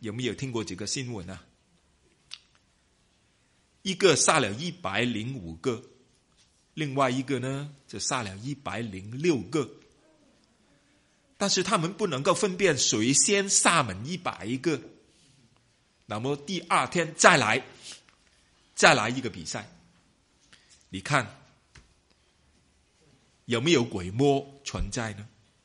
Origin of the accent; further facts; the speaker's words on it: China; 我们在中国在华人社会长大，我们都知道了，在这一方面的事情呢很普遍